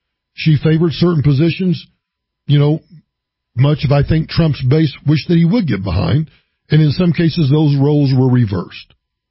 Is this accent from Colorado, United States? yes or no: yes; Colorado, United States; Unfortunately, in my home state of Colorado, I've got too many members of Congress